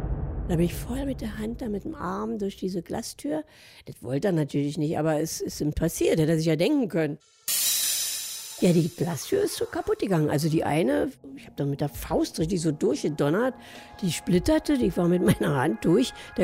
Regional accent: Berlin, Germany; bin eine echte Berlinerin. 74 werde ich jetzt am Montag.

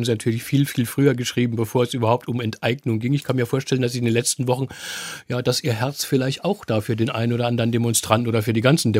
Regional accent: Berlin, Germany; als Berliner

